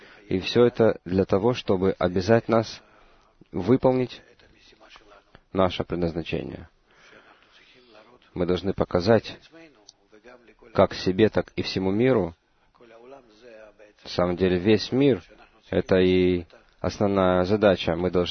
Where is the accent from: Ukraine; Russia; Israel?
Israel; Мы не скрываем того, что мы из Израиля, к нам хорошо относятся.